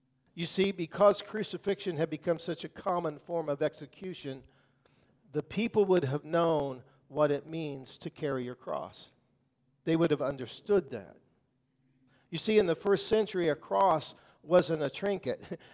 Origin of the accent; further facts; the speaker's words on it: Brazil, Indiana, United States; I grew up in a small, just early growing up, in a small Methodist church in my hometown of Brazil, Indiana.